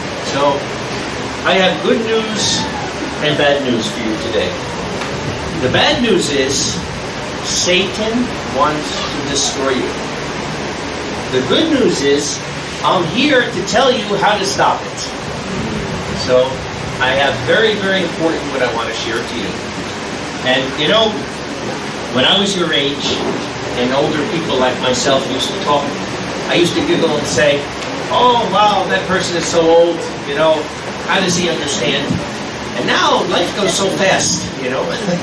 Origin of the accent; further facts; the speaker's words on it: Jerusalem, Jerusalem District, Israel; from Jerusalem.